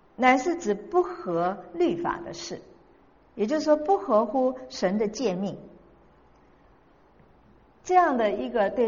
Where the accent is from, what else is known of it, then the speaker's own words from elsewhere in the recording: China; 确实我们中国人的坟墓，也许在美国比较不容易看见